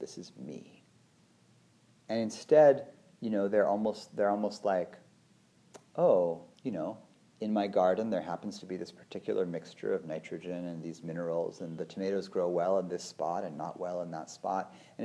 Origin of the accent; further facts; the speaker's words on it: Livermore, California, United States; I'm the guy from Livermore who likes Brussels sprouts